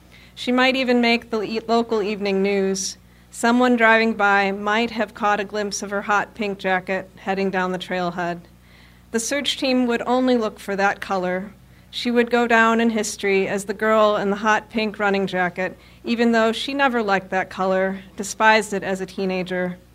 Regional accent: Detroit, Michigan, United States; I'm from Detroit, and I spend a lot of time in northern Michigan also, so these are a couple country poems.

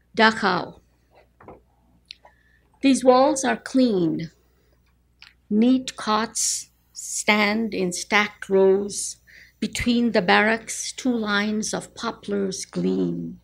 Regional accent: Bangladesh; moved away; I grew up in Bangladesh, where we lived in multi-generational families

